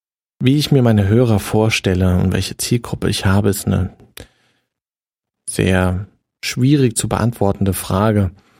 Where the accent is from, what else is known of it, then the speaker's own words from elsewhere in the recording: Frankfurt am Main, Hesse, Germany; also born or lived in Groß-Umstadt; now in Darmstadt, Germany; Geboren bin ich in Groß-Umstadt, habe meine Kindheit, Jugend und das frühe Erwachsenenalter in Frankfurt am Main verbracht und wohne mittlerweile aber in Darmstadt.